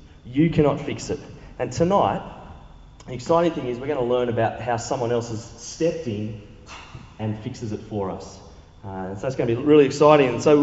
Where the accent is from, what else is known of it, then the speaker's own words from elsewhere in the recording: Wyoming, United States; That's the best I got. I grew up in Wyoming.